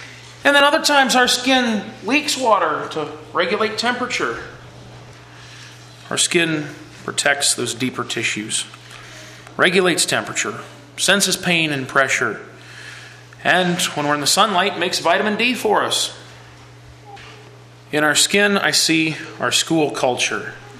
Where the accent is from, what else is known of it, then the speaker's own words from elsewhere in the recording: Minnesota, United States; Now I come from Minnesota, the land of corn and dirt and the occasional dairy cow.